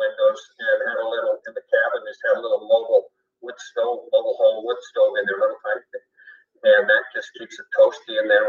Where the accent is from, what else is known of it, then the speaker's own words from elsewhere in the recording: Montana, United States; In Montana, when we were raised in Montana, we heard that our windows would all frost up.